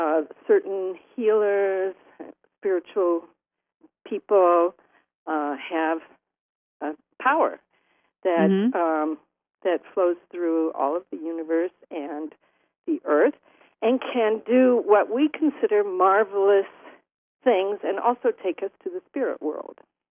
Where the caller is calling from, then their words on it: New York, United States; I'm calling in from upstate New York, and we're having sun today, which is super. I'm on the Hudson River, which is about 2 miles wide, and we have small mountains around here, the Berkshires and the Catskills, and this is my home.